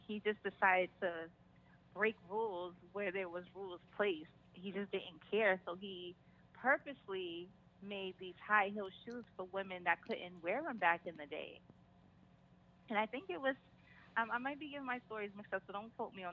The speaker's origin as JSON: {"language": "English", "region": "Louisiana", "country": "United States", "tie": "born or raised there", "lives_now": "Boston, United States", "said": "I am originally from Boston. I was born here in Boston, but I spent most of my childhood in Louisiana. So... from both places, Boston, Louisiana area."}